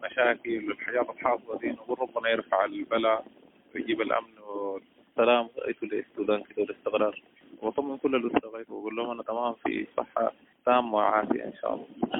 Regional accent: Nyala, South Darfur, Sudan; born there; من مواليد نيالا

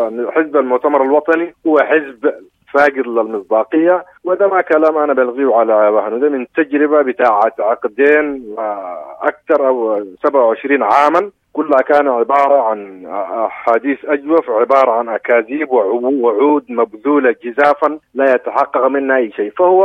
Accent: Sudan; لكن يظل الحل بأيدينا نحن كسودانيين

